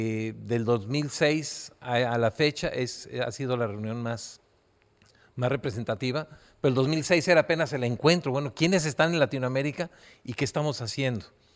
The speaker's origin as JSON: {"language": "Spanish", "country": "Mexico", "said": "Pues yo como mexicano les agradezco lo que en este momento ha sucedido"}